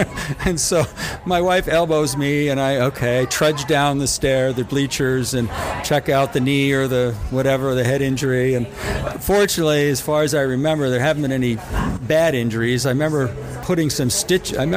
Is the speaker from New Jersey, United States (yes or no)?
yes; New Jersey, United States; accent: New Jersey; I grew up in New Jersey, and so people sometimes can detect a little bit of a New Jersey accent, you know, when I start talking